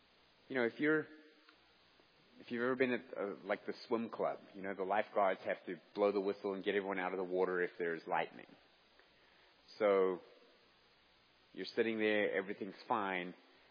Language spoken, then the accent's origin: English; South Africa; This is something we were always very familiar with growing up in Africa, and you go to the Kruger National Park